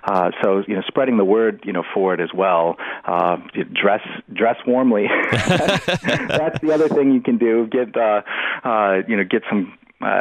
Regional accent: Midwest, United States; here in the nation's capital, where I'm from the Midwest, and many of our people are there.

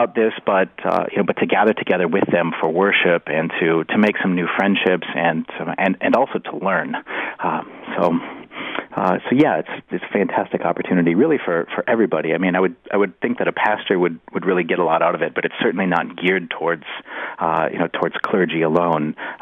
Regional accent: Midwest, United States; here in the nation's capital, where I'm from the Midwest, and many of our people are there.

